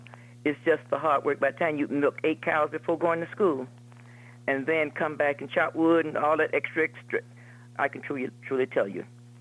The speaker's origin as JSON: {"language": "English", "town": "Thomasville", "region": "Georgia", "country": "United States", "said": "I am from Thomasville, Georgia. That's a small rural town in South Georgia, right across the Florida border."}